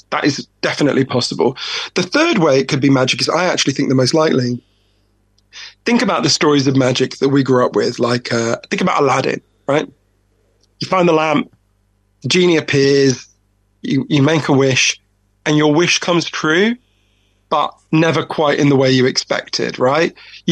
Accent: United Kingdom

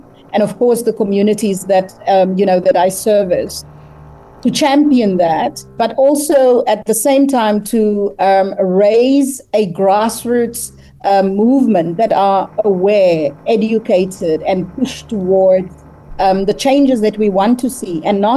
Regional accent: Western Cape, South Africa; moving to the Western Cape, which is my hometown, or my home province rather

